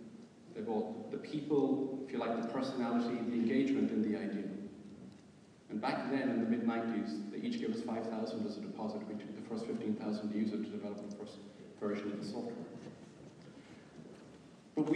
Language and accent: English; Ireland; And as Irish people, we're acceptable everywhere.